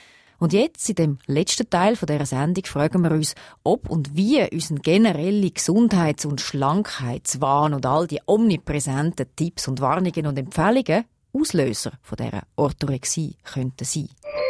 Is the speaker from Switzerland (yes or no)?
yes; Switzerland; bei uns in der Schweiz